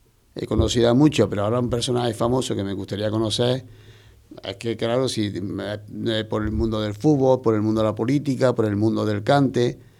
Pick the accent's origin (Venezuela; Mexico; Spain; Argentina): Spain; Andalusia; Mis canciones preferidas, por supuesto, son flamencos, como buen andaluz